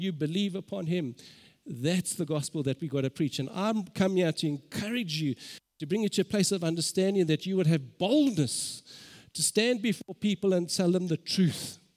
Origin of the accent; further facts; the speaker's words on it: Germiston, Gauteng, South Africa; I grew up in Germiston, and we had a wonderful opportunity.